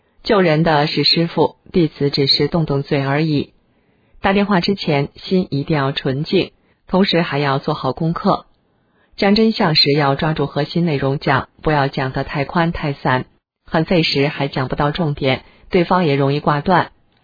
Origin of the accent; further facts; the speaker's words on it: China; 全世界的人都知道，只有我们中国人被蒙在鼓里